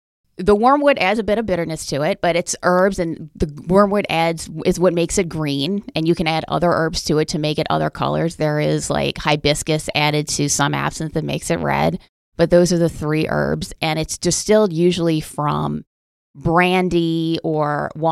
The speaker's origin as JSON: {"language": "English", "town": "Gretna", "region": "Louisiana", "country": "United States", "tie": "born or raised there", "said": "Well, I was born and raised in the New Orleans area. I was actually born and raised on the West Bank in Gretna. Love New Orleans."}